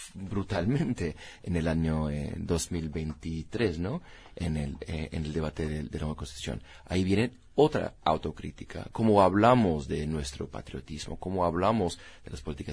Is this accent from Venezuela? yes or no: no; United States; Y igual en Estados Unidos, mi país de origen, podemos ver ahí